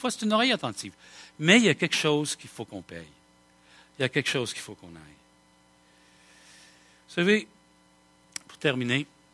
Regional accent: Quebec, Canada; Ben, nous autres, on est Québécois.

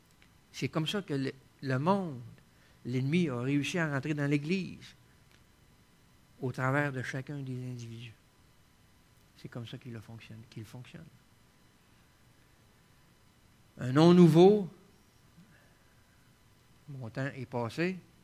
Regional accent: Quebec, Canada; Je viens du Saguenay, moi et mon épouse.

